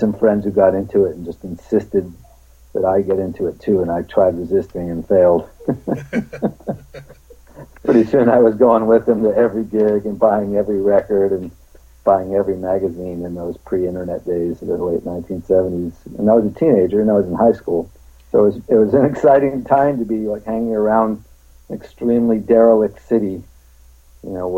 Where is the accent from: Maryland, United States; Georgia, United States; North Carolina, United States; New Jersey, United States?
New Jersey, United States; Well, I grew up in the New Jersey suburbs, not in Hoboken, a little further out, and was destined for a very normal, completely usual suburban life